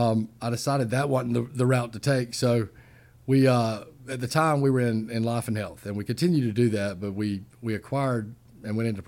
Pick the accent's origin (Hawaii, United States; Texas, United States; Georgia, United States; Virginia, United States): Georgia, United States; Nashville; also born or lived in Tifton; I was born actually in Tifton, but born and raised here in Nashville.